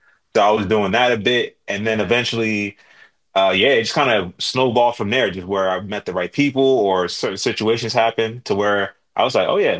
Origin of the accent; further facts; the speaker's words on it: New Jersey, United States; also born or lived in New York City; now in Berlin, Germany; Yeah, it's originally from New Jersey, and then lived in New York City for a while before moving out here to Berlin.